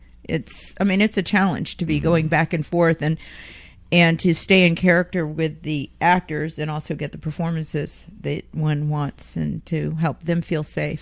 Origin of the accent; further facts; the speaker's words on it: San Francisco, California, United States; also born or lived in New Jersey; No, that's fine. I was raised in San Francisco, so it's fine.